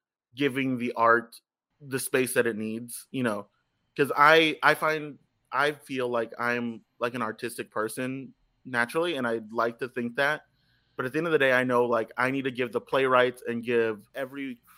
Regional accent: Texas, United States; But I was a kid from South Texas that had no concept of what Washington Heights was.

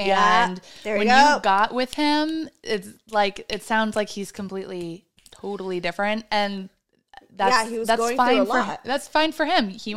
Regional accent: Midwest, United States; but I am also from the Midwest, so I guarantee you it was fucking happening left and right.

